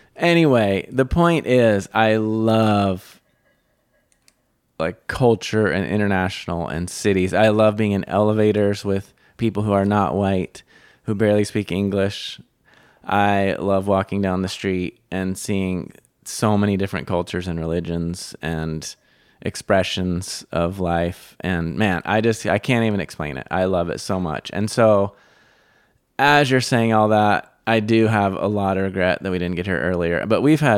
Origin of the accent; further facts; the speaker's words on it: Texas, United States; accent: Southern; I had a Southern accent because I'd lived in Texas for most of my, school life before Haiti.